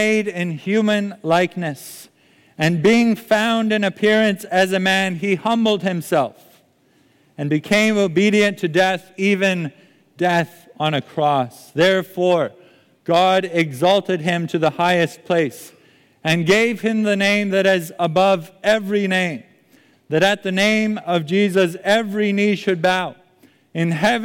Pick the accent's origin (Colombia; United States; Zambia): Zambia; born there; And I was born in Southern Africa and Zambia.